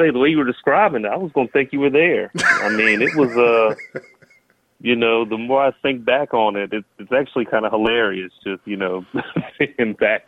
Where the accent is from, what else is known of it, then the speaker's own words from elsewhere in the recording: Alabama, United States; I also spent a lot of time growing up in Alabama early on.